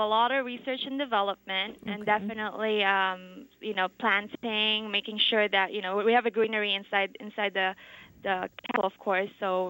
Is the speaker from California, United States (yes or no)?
yes; Long Beach, California, United States; I have a boyfriend here. We're both from Long Beach, California.